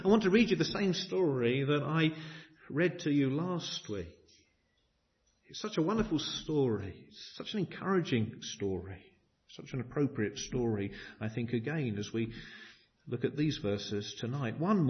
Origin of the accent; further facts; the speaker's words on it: England, United Kingdom; I mean, as English people, we always like to talk about the weather